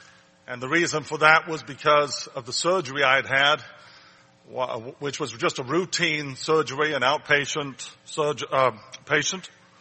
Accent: England, United Kingdom; And I said, oh, I'm from England.

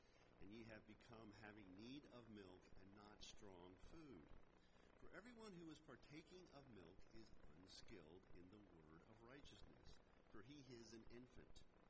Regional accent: Pennsylvania, United States; So anyways, I grew up in Pennsylvania, and we lived like between three big farms, or around three big farms.

